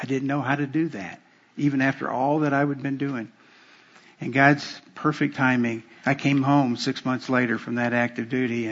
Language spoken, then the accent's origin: English; Miami, Florida, United States; I grew up in Miami, not in University of Miami.